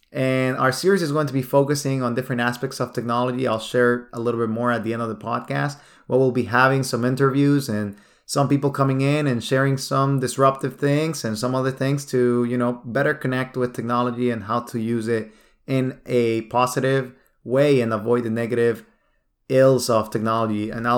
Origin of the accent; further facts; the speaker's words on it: Nicaragua; English is a second language; now in United States; You know, I come from a different country. Maybe you've been able to listen to my accent a little bit. I was born in Nicaragua.